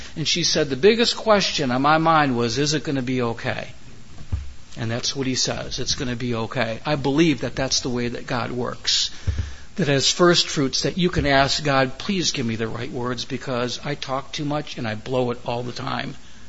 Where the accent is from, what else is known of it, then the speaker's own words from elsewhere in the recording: Michigan, United States; I grew up in Michigan. There were perch, walleye.